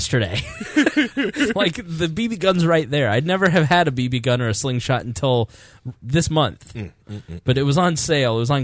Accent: Plainfield, Indiana, United States; I grew up in Plainfield, Indiana. It was 98% white. You could leave your front door open.

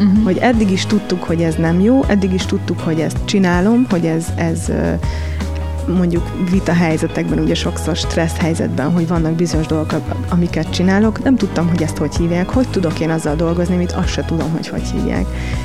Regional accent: Transylvania, Romania; amik én egyébként erdélyi vagyok

